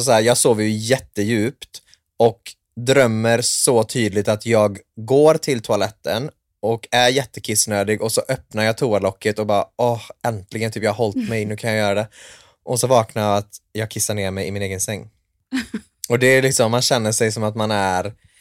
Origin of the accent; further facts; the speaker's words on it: Sandhult, Västra Götaland County, Sweden; när jag bodde hemma i Sandhult.